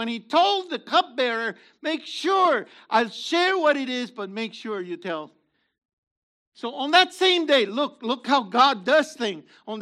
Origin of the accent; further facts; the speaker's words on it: Missouri, United States; Okay, I'm from Missouri.